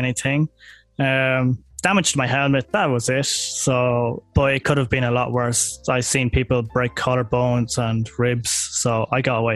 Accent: Summerhill, County Meath, Ireland; Meath, so Summerhill.

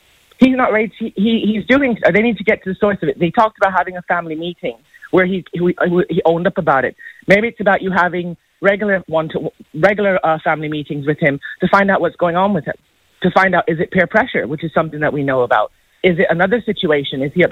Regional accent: Belize; I'm from Belize originally

